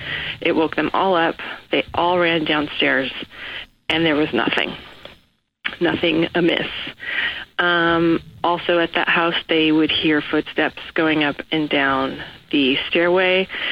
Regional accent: Los Angeles, California, United States; I'm from Los Angeles.

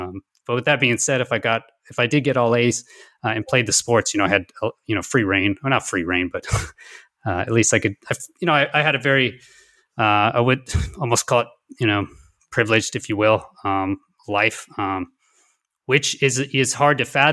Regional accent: Houston, Texas, United States; Yeah, so I grew up in Houston.

